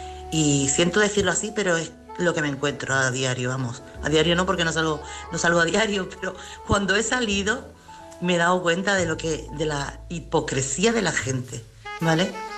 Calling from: Chiclana de la Frontera, Andalusia, Spain; corresponsal de Chiclana.

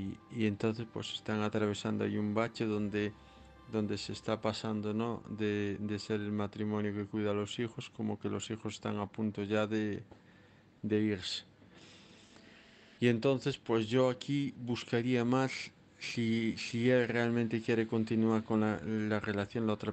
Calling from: Santiago de Compostela, Galicia, Spain; de Santiago de Compostela

